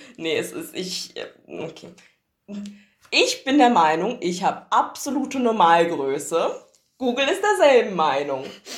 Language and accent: German; Hesse, Germany; Ich sage bei uns in der Heimat, ich komme aus Hessen